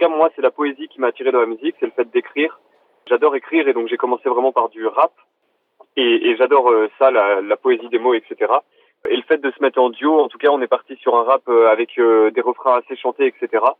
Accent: Chambéry, Auvergne-Rhône-Alpes, France; Oui, on vient de Chambéry.

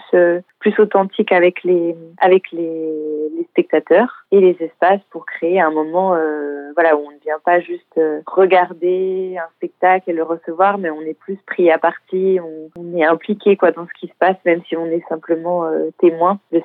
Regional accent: France; chez nous, en France, on a tendance à voir les choses de manière un petit peu divisée.

